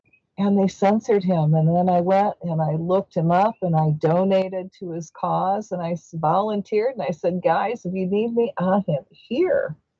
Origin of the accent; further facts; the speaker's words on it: Dearborn, Michigan, United States; Now, I come from Michigan. I actually come from Dearborn, Michigan, the hometown of Henry Ford. And when I grew up, it was really, really racist.